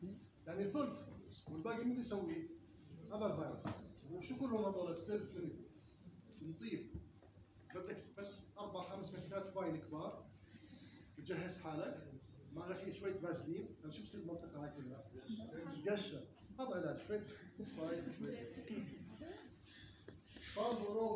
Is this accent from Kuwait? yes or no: no; Jordan; ما في عندنا في الأردن